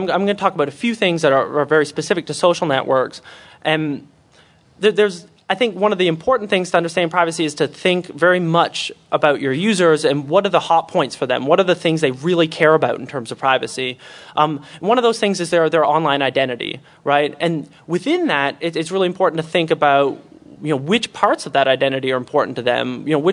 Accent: Canada; I'm not even sure if they have this in Canada. I'm from Canada.

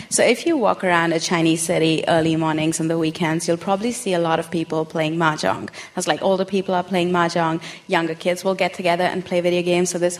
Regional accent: India; now in Shanghai, China; I'm a senior design researcher at Frog. I'm based in Shanghai, even though I'm originally from India and I've lived everywhere.

